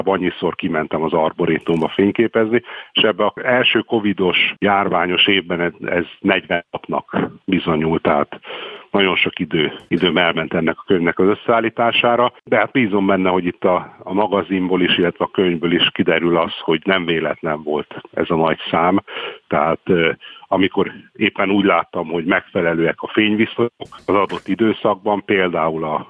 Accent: Szarvas, Békés, Hungary; ha már úgyis Szarvasi vagyok és természetfotózással foglalkozom

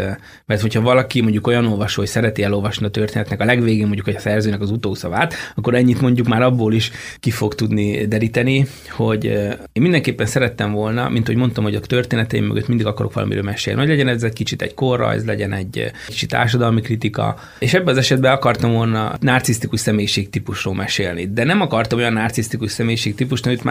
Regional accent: Hungary; amit igazán ismerek, ahol a gyökereim vannak. Magyarországon, abban a kultúrában, hogy felnőttem

